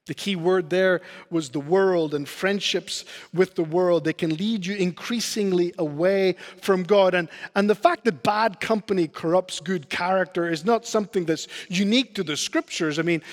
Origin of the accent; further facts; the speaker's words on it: Canary Islands, Spain; I grew up in Spain, as many of you know, in the Canary Islands.